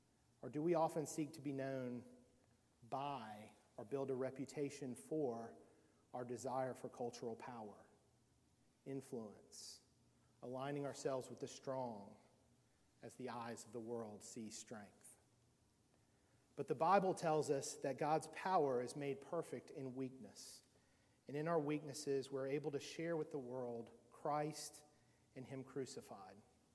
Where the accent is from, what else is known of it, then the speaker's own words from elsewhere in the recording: Southern United States, United States; I'm a Southerner, and as you know, Southerners love stories.